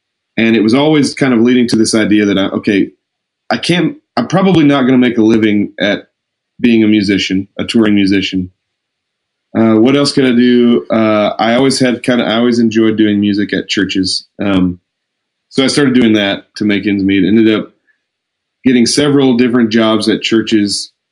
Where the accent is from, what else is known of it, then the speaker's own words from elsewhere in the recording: Lubbock, Texas, United States; I grew up in Lubbock also, and I have a twin sister, and we are exact opposites of each other.